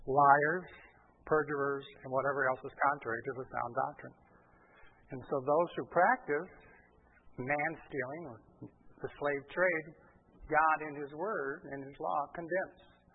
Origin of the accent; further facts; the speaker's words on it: Brazil; I grew up in Brazil, and my parents were missionaries.